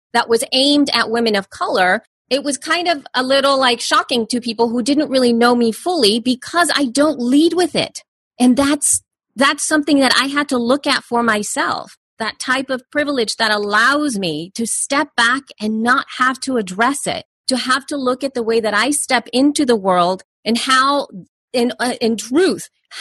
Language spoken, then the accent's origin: English; El Salvador; I'm an immigrant from El Salvador.